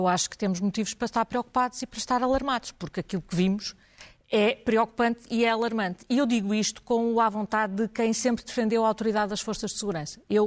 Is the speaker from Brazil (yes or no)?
no; Portugal; eu, como sou portuguesa, tenho a noção de que Portugal tem duas fronteiras, uma é mar, outra é Espanha